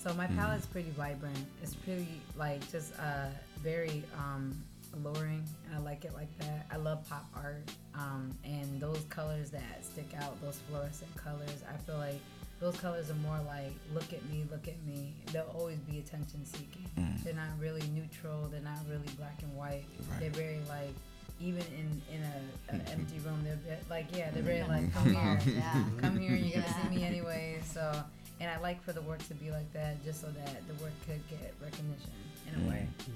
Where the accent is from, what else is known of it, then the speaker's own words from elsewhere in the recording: Hartford, Connecticut, United States; also born or lived in Philadelphia; I'm from Hartford. Okay. I was raised in Hartford. I was born in Philly.